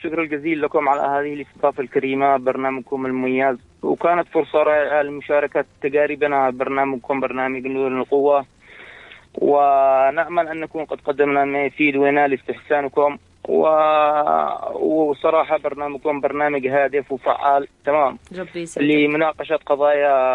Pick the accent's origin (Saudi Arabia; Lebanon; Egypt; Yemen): Yemen